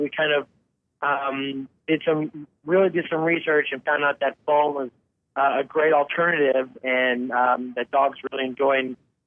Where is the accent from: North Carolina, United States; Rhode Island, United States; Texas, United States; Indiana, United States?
Texas, United States; Houston; We're all best friends from growing up in Houston, and we all had dogs